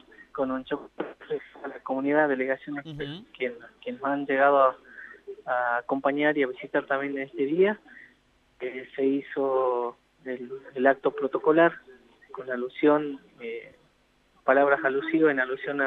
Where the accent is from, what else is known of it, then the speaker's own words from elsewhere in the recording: Argentina; como todo argentino, decimos las Malvinas son argentinas